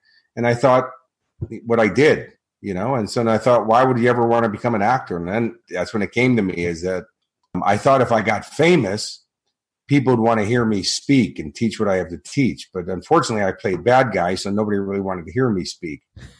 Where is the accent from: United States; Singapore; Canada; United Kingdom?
United States; Chicago, Illinois; now in Sunshine Coast, Australia; No, I'm from Chicago, and they're in minus 49 degrees centigrade right now, so you wonder why I live on the Sunshine Coast.